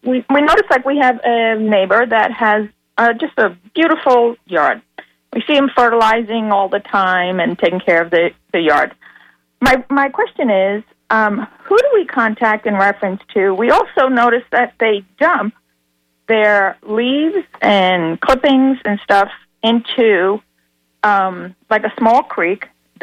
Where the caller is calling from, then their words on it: Ruskin, Florida, United States; I'm calling from Ruskin, Florida.